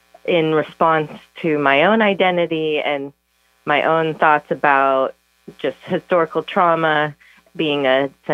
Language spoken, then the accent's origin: English; Iowa, United States; You know, I grew up in Iowa, so I figured Montana was kind of like Iowa, but with mountains